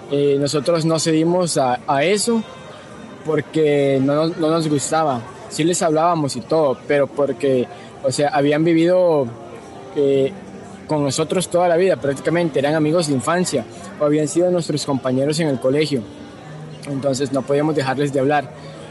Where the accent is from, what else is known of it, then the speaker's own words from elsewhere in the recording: El Salvador; moved away; yo procedo del país de El Salvador, tengo 20 años.